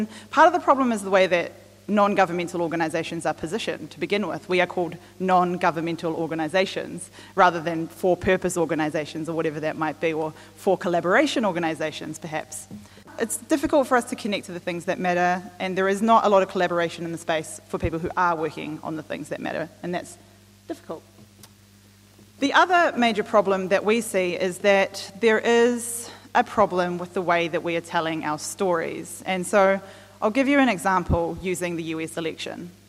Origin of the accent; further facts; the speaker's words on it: Taranaki, New Zealand; also born or lived in Waitakere City; now in Wellington, New Zealand; I descend from Te Atiawa in Ngāpuhi. I come from Taranaki originally via Waitakere City and now live in Brooklyn and Wellington.